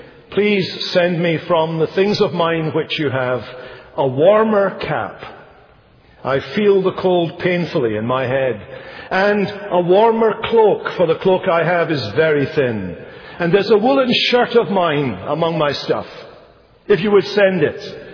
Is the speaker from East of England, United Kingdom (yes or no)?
no; Scotland, United Kingdom; I was brought up in Scotland.